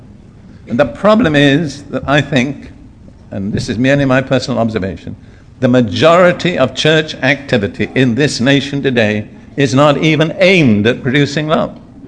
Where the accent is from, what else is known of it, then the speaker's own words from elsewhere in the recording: United Kingdom; now in Jerusalem; I don't want to seem critical, but I am British. I mean, I grew up in this nation.